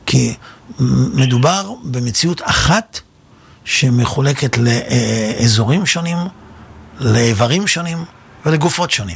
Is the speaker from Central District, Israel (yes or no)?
yes; Netanya, Central District, Israel; now in Jerusalem, Israel; קודם כל, אני גדלתי בנתניה. ובעיר הזאת כל הרחובות היו פתוחים לתנועה בשבת.